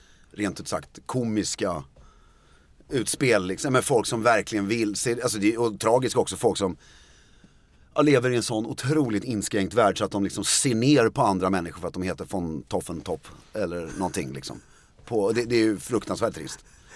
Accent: Stockholm, Stockholm County, Sweden; Pappa kommer från Halmstad. Eller det beror, han är född i Stockholm. Så jag är uppvuxen på Karlaplan och gått på Lundsberg och hela den där grejen.

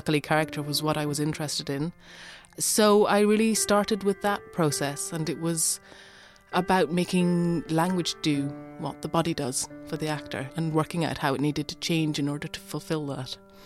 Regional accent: Ireland; it's because I'm an Irish writer and I'm interested in the possibilities of language

